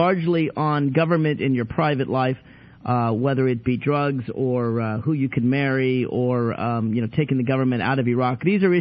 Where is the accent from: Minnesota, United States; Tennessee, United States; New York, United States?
Tennessee, United States; I'm from Tennessee. I'm a big fan of Jack Daniels.